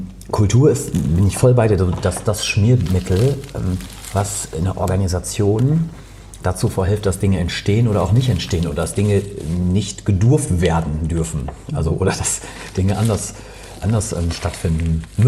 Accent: Osnabrück, Lower Saxony, Germany; Heimat ist Osnabrück. Tatsächlich Osnabrück. Ja. Der Zipfel Niedersachsens, der eigentlich schon in Nordrhein-Westfalen liegt.

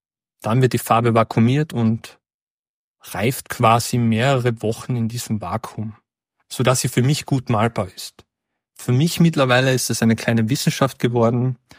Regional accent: Carinthia, Austria; born there; now in Tyrol, Austria; Ich wurde 1987 in Kärnten geboren, lebe und arbeite zurzeit in Tirol.

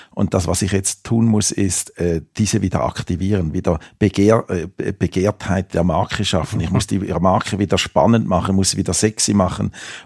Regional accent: Switzerland; ich bin ja aus der Schweiz, ich mag Berge, ich mag Seen

